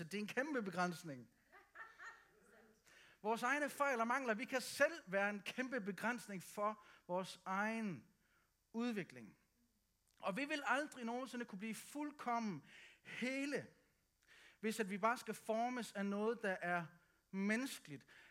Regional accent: Aalborg, North Denmark Region, Denmark; Jeg kan godt lide Aalborg. Jeg er fra Aalborg.

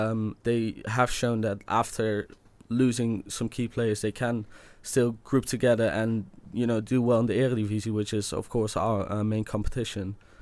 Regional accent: Eindhoven, North Brabant, Netherlands; since I'm from Eindhoven.

